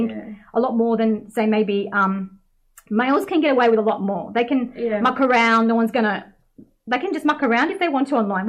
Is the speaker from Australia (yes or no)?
yes; Australia; I wear niqab and I'm an Australian revert